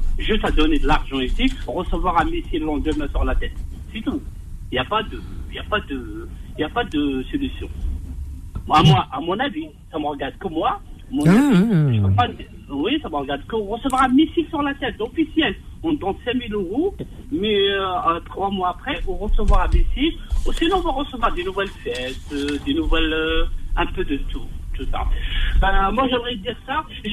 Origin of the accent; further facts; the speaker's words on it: Bouira Province, Algeria; Moi, je suis entre Tizi Ouzou et Bdjaïa au milieu de Bouira.